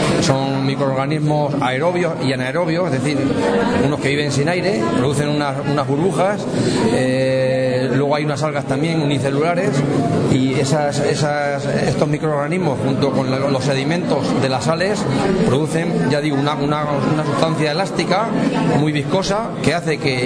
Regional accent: Spain; somos realistas, sabemos cómo somos los españoles, ¿no?

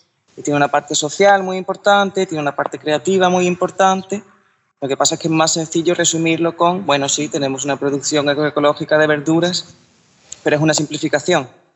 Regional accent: Málaga, Andalusia, Spain; moved away; yo vengo de Málaga y llegué hace 2 años.

